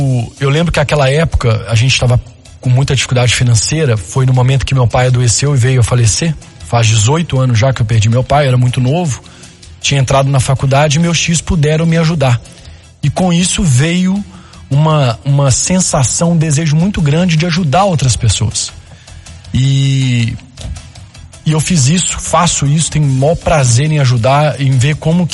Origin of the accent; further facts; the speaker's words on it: Belo Horizonte, Minas Gerais, Brazil; Eu sou de Belo Horizonte, mineirinho da Gema, estudei em Belo Horizonte